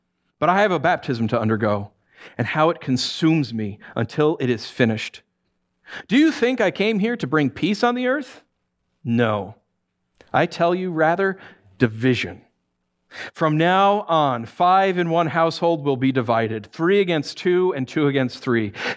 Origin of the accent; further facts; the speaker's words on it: New York, United States; Like, I'm from New York, and so anything from Boston, I'm like, ah, right?